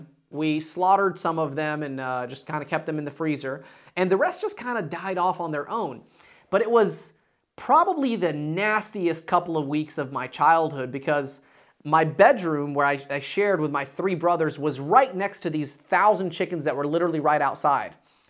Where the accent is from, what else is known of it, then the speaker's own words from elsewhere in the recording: Dalton, Georgia, United States; So very fun times growing up in Dalton, Georgia.